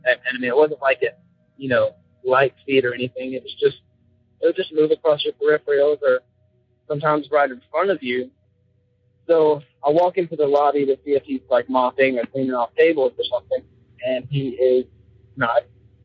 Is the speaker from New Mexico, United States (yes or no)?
no; Alabama, United States; I'm from Alabama.